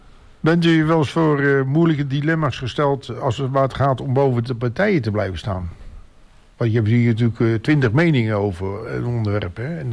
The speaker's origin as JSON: {"language": "Dutch", "town": "Rotterdam", "region": "South Holland", "country": "Netherlands", "tie": "born or raised there", "lives_now": "Texel, Netherlands", "said": "Nou, ik ben een jongen van Rotterdam-Zuid, dus ik weet hoe het is. En geen slecht woord over Rotterdam-Zuid, hoor. Maar ik ben toch wel blij dat ik op Texel woon."}